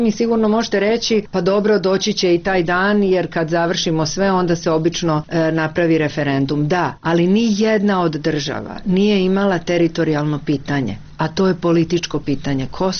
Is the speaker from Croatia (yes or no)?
yes; Croatia; Nemojte meni koja sam došla iz Hrvatske da govorite da je Srbija